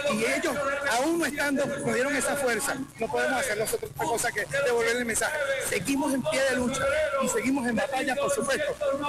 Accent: Urdaneta, Venezuela; vengo del municipio de Urdaneta.

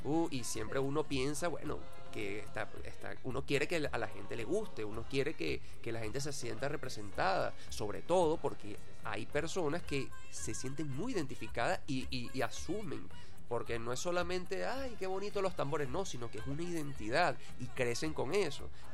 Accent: Venezuela; Eso forma parte de nuestra idiosincrasia como venezolanos. Nosotros somos una fusión del blanco, del negro y del indio.

